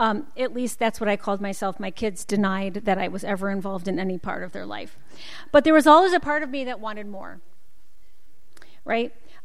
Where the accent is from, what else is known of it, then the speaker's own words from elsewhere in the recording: Michigan, United States; seriously, growing up outside of Detroit, I wanted to be the first woman in my family to graduate from college.